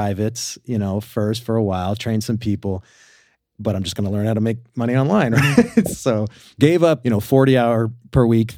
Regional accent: Calgary, Alberta, Canada; moved away as an adult; now in United States; I grew up in Calgary, Canada. So I'm from there originally. I moved to the US about 5 years ago.

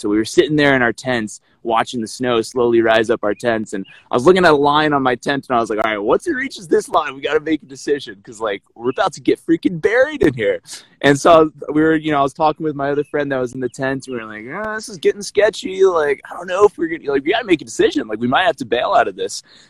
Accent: Kenya; You know, I grew up in Kenya, as we've talked about in our previous conversation, and did not have a lot of mountaineering experience in Kenya.

